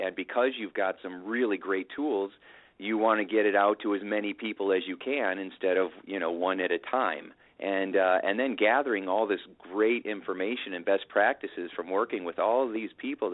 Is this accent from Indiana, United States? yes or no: yes; Indiana, United States; I've got my farmer wisdom growing up in Indiana